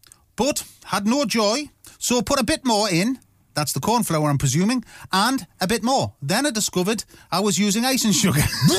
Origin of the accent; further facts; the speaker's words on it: Rowlands Gill, North East England, United Kingdom; I'm from Roland's Gill, by the way.